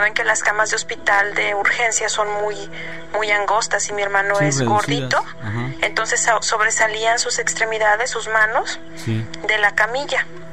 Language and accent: Spanish; Jalisco, Mexico; uh-huh. Soy del estado de Jalisco.